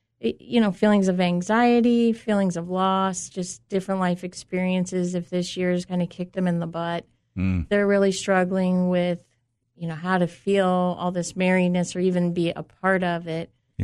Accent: Iowa, United States; I grew up in Iowa.

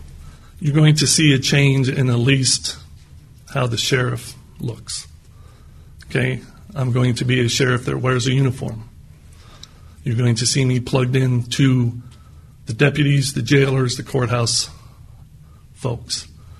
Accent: Galesburg, Illinois, United States; I was born and raised in Galesburg, and my father was a Galesburg police officer and also a Knox County sheriff's deputy back in the 50s and 60s

